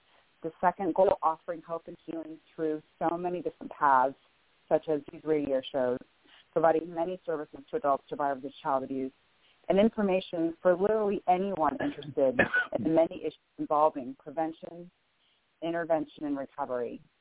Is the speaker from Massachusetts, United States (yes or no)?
no; Bellevue, Washington, United States; I am from Bellevue, Washington.